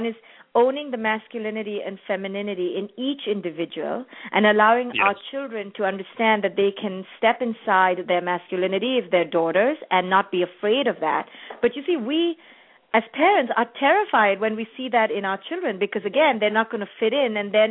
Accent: India; I came from India, which is a heavily male-dominated society

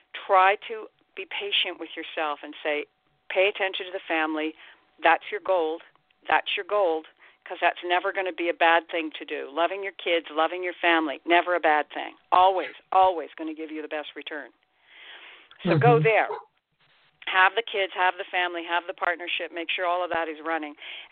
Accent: Ireland; Every now and again, I'm Irish, I'm a writer, every now and again I drink way too much.

